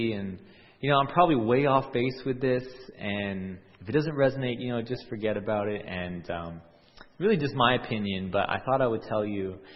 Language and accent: English; Canada; Now, I'm a Canadian through and through. But growing up as a Canadian in Canada, in a Canadian context